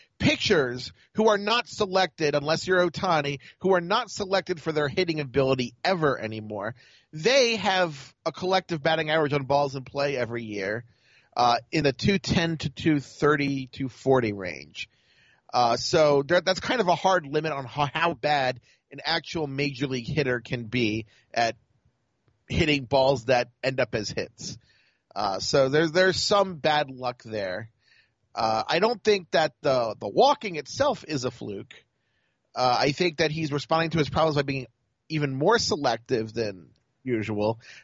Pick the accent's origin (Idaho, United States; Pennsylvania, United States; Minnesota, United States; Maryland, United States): Maryland, United States; Baltimore; since I played on the East, I'm from Baltimore, that all the good athletes played lacrosse